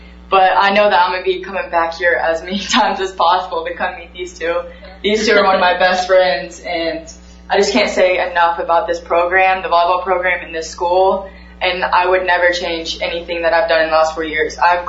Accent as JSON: {"language": "English", "town": "Louisville", "region": "Kentucky", "country": "United States", "said": "from Louisville, Kentucky."}